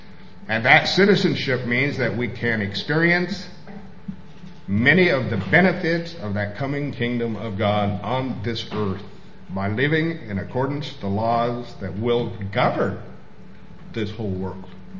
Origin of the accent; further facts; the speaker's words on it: United States; But I'm an American living in a foreign country, and I'm subject to the laws not only of this country I'm living